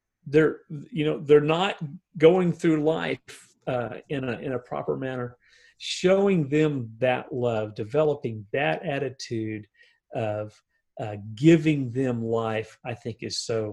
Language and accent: English; United States; you know, I'm an American. We live in such a fabulous, fabulous society.